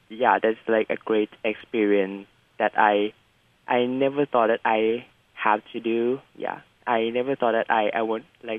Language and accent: English; Thailand; English is a second language; now in Taiwan; I come from Thailand, and I study at Chulalongkorn University, majoring in Chinese language. But now I'm exchanging at NTNU, which is called Shida in Mandarin